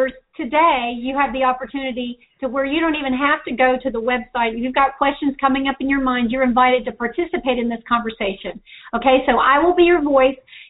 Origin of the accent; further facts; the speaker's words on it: United States; as an American who has traveled to a number of countries and cultures in the world